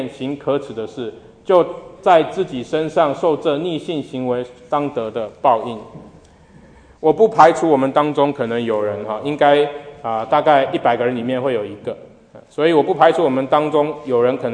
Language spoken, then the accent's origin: Chinese; China; now in Australia; 那这当然跟我们从中国来的也有关系，因为我们中国来的都大多是